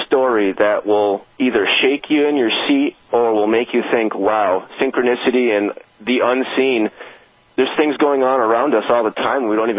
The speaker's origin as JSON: {"language": "English", "town": "Rome", "region": "New York", "country": "United States", "tie": "born there", "said": "I was born in Rome, New York. I guess you could call me a millennial. I'm turning 28 this September"}